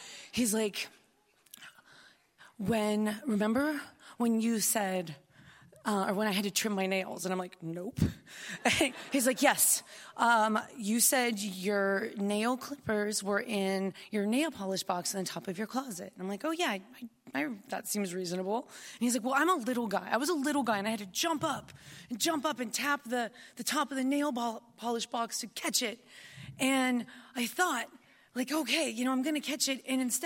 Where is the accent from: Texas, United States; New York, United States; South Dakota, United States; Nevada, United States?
Nevada, United States; Reno; my family is from, I'm from Reno, Nevada, and my grandmother had just passed away.